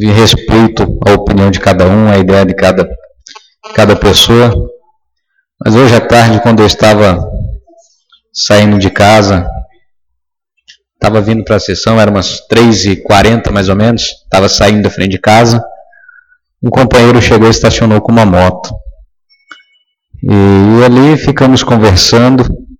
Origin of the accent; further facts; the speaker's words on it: Nova Santa Helena, Mato Grosso, Brazil; eu nasci aqui em Nova Santa Helena, me criei aqui e não tenho um pingo de vontade de ir embora desta cidade.